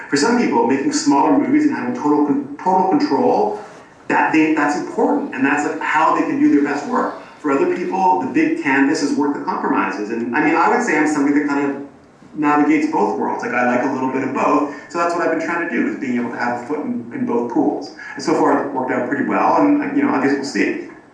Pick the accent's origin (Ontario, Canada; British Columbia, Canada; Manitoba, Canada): Ontario, Canada; Toronto; But I'm still Canadian. I still live in Toronto, and I like being here because it's real. You know, I live on the block.